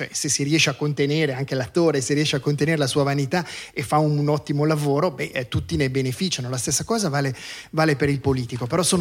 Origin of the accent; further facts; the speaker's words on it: Lugano, Ticino, Switzerland; born there; Perché io sono nato a Lugano, vivo a Lugano, mi piace tanto Lugano